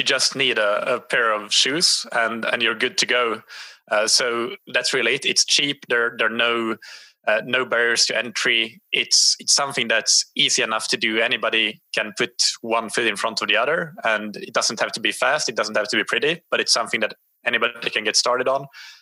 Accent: Finland; first language Swedish; English is a second language; now in Lisbon, Portugal; So I am Finnish. I grew up in Finland, but in a Swedish-speaking part of Finland. So Swedish is my first language, English is my second, and Finnish is only my third language.

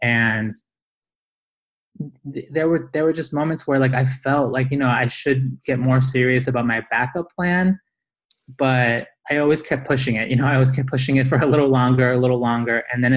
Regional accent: Boston, Massachusetts, United States; also born or lived in Guayaquil, Ecuador; So I grew up in Boston, Massachusetts, but I was born in Guayaquil, Ecuador. So I was born in Ecuador, and I came here with my family when I was about 4 years old.

